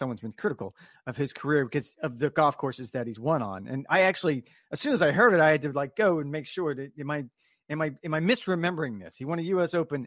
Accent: Orlando, Florida, United States; and I'll start in my hometown of Orlando.

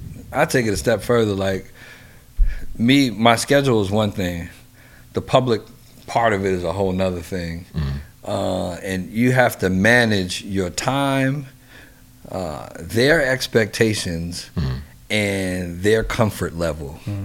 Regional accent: New York, United States; I love my New York teams because I'm from New York.

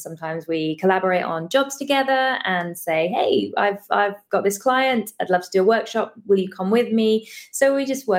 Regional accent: Eastbourne, South East England, United Kingdom; So I'm from a town called Eastbourne, which is directly south of London on the coast. So I live really close to the sea

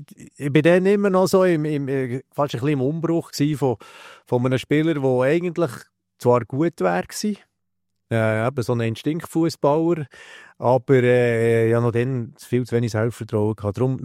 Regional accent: Belp, Bern, Switzerland; als Kind, ich bin in Belp aufgewachsen

